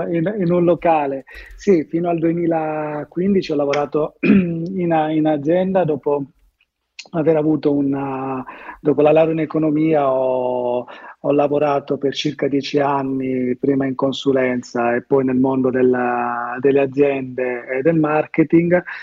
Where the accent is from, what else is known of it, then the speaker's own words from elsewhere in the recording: Gioia del Colle, Apulia, Italy; nel mio paese, Gioia del Colle, in provincia di Bari